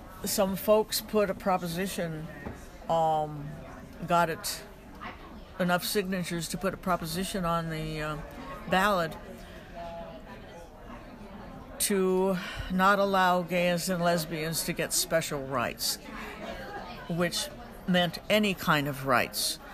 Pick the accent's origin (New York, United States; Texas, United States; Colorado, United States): Colorado, United States; Denver; I was raised in Denver. I lived there for 51 years. My father was a printer. My mother was a housewife who also volunteered with UNESCO.